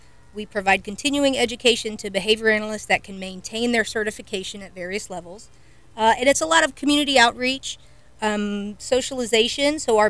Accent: Eau Gallie, Florida, United States; So, yes, I was born in Brevard County back when it was not Holmes Regional. Grew up in Ogalle, went to Our Lady of Lourdes. I'm the first generation born of Cuban immigrants.

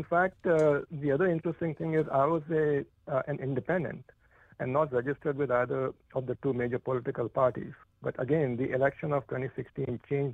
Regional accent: India; moved away as an adult; now in United States; So I grew up in India doing my undergraduate at IIT Bombay, like many other people in the U.S., and then I came to the U.S. for grad school in 1980.

